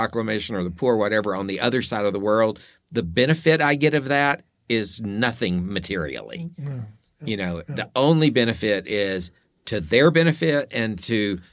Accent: United States; As an American, I can't go to Yemen.

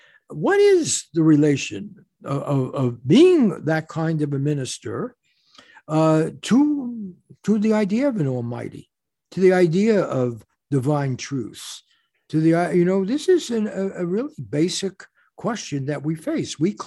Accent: New York, United States; I grew up in New York and the Bronx, and we had to use the New York Times in any term paper in Christopher Columbus High School.

